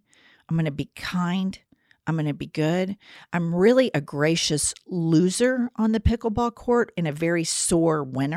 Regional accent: Oklahoma, United States; I identify with that because we're from Oklahoma.

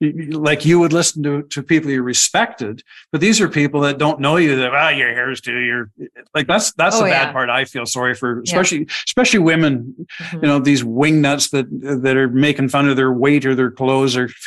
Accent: Canada; I'm Canadian. I apologize.

